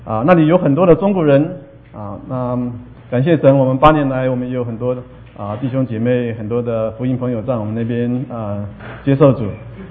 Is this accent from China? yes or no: no; Taiwan; moved away as an adult; now in United States; 那我自己个人我是生长在台湾，我父亲是浙江宁波出生，在上海长大，后来去了台湾，我母亲是福建厦门人，那我是台湾的外省人